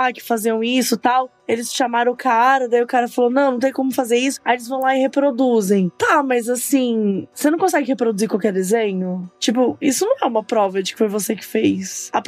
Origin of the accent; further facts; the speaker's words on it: Minas Gerais, Brazil; Cara, eu sou de Minas Gerais, então assim, pra mim, a ideia de encontrar com ET sempre foi muito romantizada.